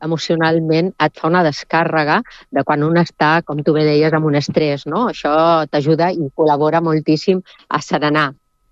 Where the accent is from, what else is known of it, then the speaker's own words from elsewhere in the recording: Sabadell, Catalonia, Spain; now in Castellar del Vallès, Spain; jo vinc de Sabadell i jo he viscut sempre, soc nascuda a Sabadell, eh? Fa 9 anys que estic a Castellar